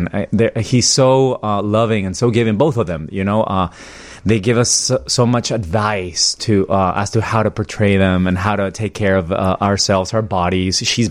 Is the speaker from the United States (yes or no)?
no; Mexico; But growing up in Mexico, I loved